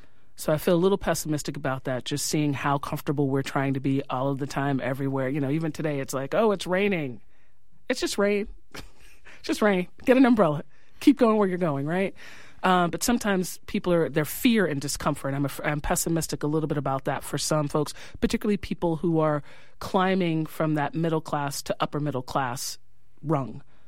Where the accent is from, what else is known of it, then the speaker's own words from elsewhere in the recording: New York, United States; now in California, United States; I've noticed as a New Yorker coming to California.